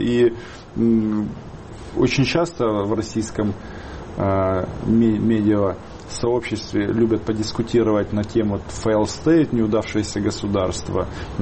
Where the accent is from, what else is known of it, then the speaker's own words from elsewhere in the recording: Ukraine; Ну, я украинец